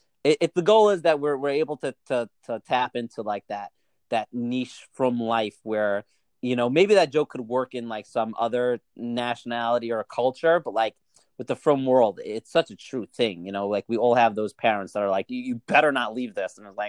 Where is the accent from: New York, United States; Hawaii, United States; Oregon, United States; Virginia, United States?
New York, United States; Brooklyn; Originally from Brooklyn, from Flatbush. I usually get flack for saying that. But no, I love that I'm originally from Flatbush.